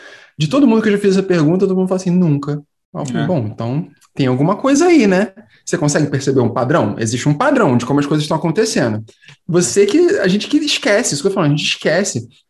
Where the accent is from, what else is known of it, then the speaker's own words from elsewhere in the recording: Rio de Janeiro, Brazil; born there; Por que eu nasci no Morro do Pinto, no Rio de Janeiro?